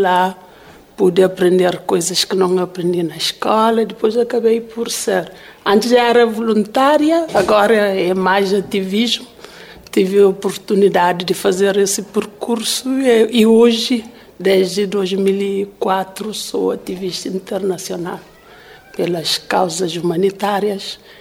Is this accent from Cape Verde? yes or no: yes; Santa Catarina, Cape Verde; born there; de Mato GG, de Santa Catarina. Nasci na Ribeira dos Engenhos, Mato GG concretamente.